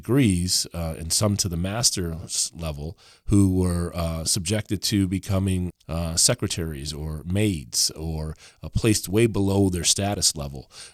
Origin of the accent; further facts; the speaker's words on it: Springfield, Massachusetts, United States; So growing up in Springfield, Massachusetts, a secondary city, I related very closely to what was going on here and to the communities and the struggle.